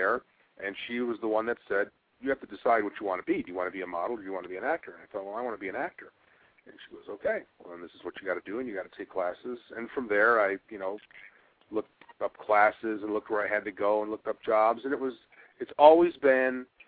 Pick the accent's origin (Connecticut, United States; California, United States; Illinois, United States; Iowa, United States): Illinois, United States; Chicago; when I was growing up in Chicago, I do know that when I was 8, 9 years old, watching the Rose Bowl, we had 10 feet of snow outside my window